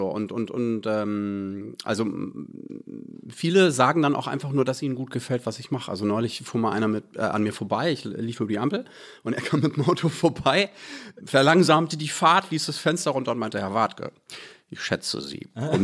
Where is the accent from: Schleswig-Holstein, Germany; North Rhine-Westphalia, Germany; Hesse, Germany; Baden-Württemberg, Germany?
Schleswig-Holstein, Germany; Bad Schwartau; also born or lived in Hamburg; Ich bin gebürtiger Hamburger und habe den Großteil meiner Kindheit und Jugend in Bad Schwartau verbracht, in Schleswig-Holstein.